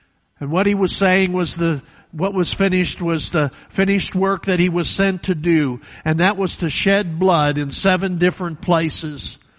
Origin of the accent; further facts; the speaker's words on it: Gettysburg, Pennsylvania, United States; I grew up in Gettysburg for 7 of my years and visited many times.